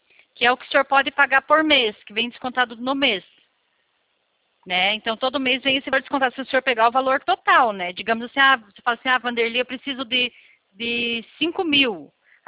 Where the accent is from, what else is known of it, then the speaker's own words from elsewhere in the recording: Curitiba, Paraná, Brazil; eu sou de Curitiba.